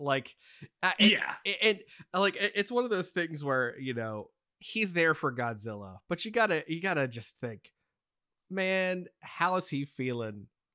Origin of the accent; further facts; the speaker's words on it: United States; Yeah, well, just because I'm American.